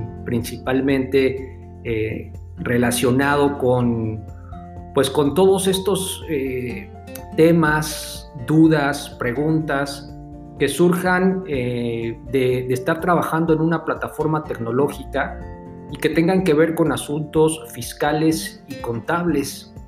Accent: Mexico City, Mexico; moved away as an adult; now in Querétaro, Mexico; Soy originario de la Ciudad de México, pero vivo y radico en Querétaro de hace prácticamente 7 años.

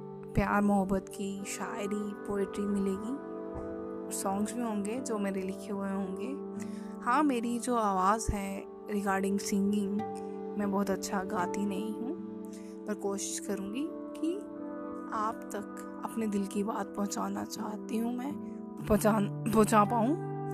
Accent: Jammu and Kashmir, India; मैं जम्मू कश्मीर की रहने वाली हूँ, ये आप सबको बता दूँ।

